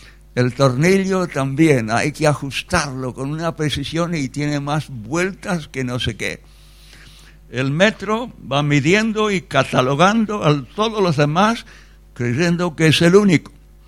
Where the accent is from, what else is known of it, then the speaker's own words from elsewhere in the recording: Buenos Aires, Argentina; born there; Sabéis que yo nací en Buenos Aires